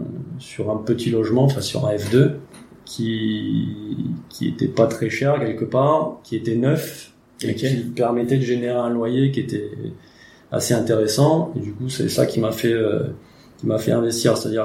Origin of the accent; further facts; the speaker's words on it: New Caledonia; moved away as an adult; now in France; En gros, je suis parti de Nouvelle-Calédonie, j'ai passé mon bac en décembre 2003.